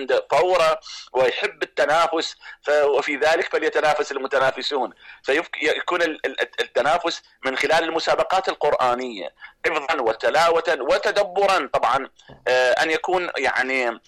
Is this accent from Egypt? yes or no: no; Iraq; انا اتحدث يعني كعراقي